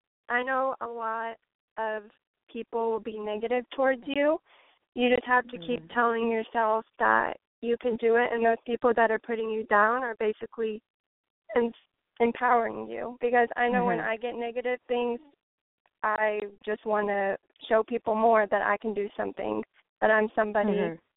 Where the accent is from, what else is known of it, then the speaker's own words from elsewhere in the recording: Iowa, United States; now in California, United States; No, I'm from Iowa, actually.